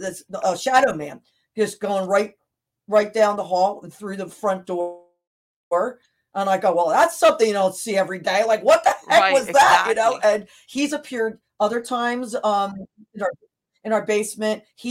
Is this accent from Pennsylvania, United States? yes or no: yes; Upper Darby, Pennsylvania, United States; And when I lived only about 5 miles from here, I grew up in Upper Darby